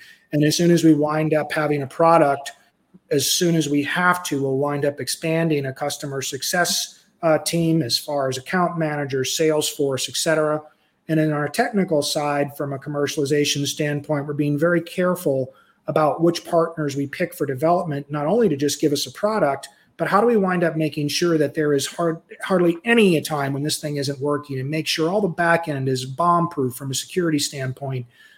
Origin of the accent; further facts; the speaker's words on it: Southeast, United States; I grew up in the Southeast.